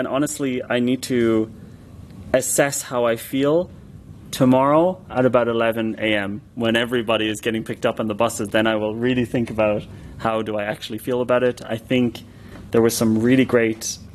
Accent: Ireland; I'm from Ireland originally.

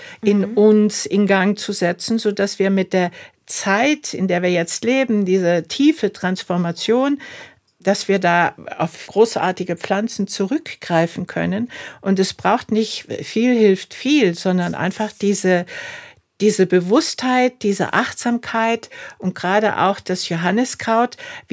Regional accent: Bavaria, Germany; bei uns in Bayern ist es ja im Mai so, wenn wir draußen sind, wirklich diese Wiesen voll Löwenzahn

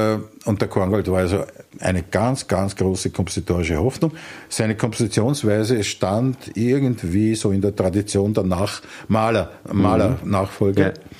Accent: Vienna, Austria; ich bin ja aus Bratensee. Und Bratensee ist der Nachbardistrikt von da, wo ich aufgewachsen bin und heute noch wohne.

